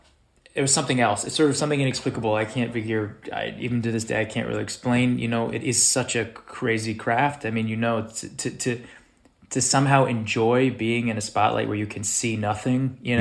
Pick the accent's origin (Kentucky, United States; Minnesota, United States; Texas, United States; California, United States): California, United States; Los Angeles; I grew up in Los Angeles, yeah.